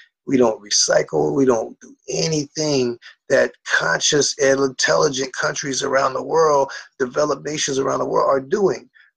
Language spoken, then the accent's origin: English; United States; And I mean, it's sad to say this as an American